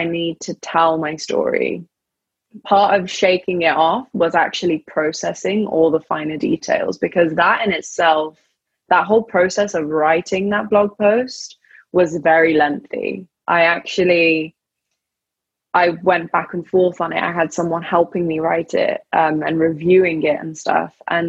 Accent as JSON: {"language": "English", "country": "United Kingdom", "tie": "born or raised there", "said": "I'm not British in the same way as someone, my partner, for example, Josh, a white man who grew up in the UK as well, I'm not British in the same way."}